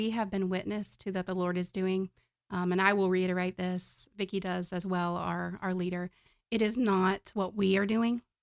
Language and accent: English; Virginia, United States; accent: Virginia; also born or lived in Pennsylvania; So I was born in Pennsylvania. My dad was a pastor, landed mostly in Virginia. So that's where I was raised. So if you hear that in my voice, it's Virginia. It's Southwest Virginia from the mountains.